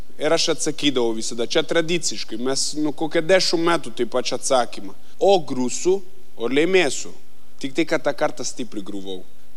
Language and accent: Lithuanian; northern Italy, Italy; born there; Lithuanian is a second language; moved away; Aš esu italas, gimau šiaurė Italiją, kalnuose.